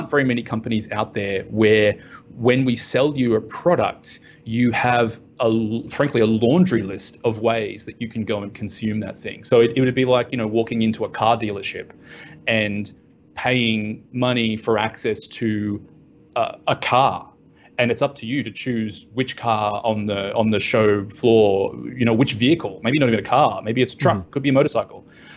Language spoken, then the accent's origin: English; Australia; So I'm from Australia. I haven't lived in Australia for many, many years. So I sound funny, but people often can't work out exactly where my accent is from. But yes, from Australia.